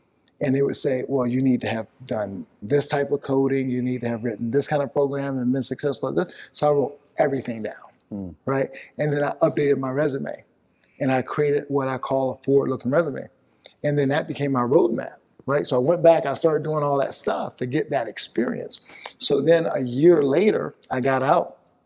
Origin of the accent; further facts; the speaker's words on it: the South, United States; I grew up in the South. And there was a lot of racism during the time that I grew up.